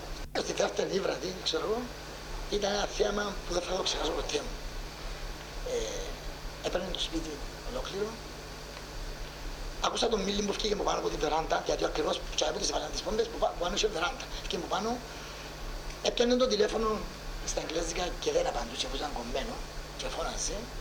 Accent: Larnaca, Larnaca District, Cyprus; born there; Γεννήθηκα στη Λάρνακα το 35 του Φεβράρι, στην οδός Αφροδίτη

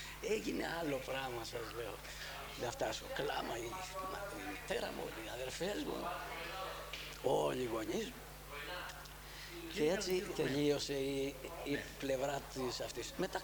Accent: Salamis, Attica, Greece; εμένα, το χωριό μου, η γενέτειρά μου είναι η Σαλαμίνα.

